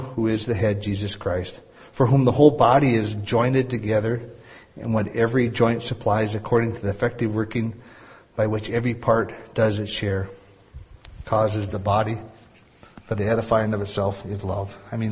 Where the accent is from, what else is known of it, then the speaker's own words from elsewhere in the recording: Door Lake, United States; You all know I grew up in Door Lake. My dad was a pastor.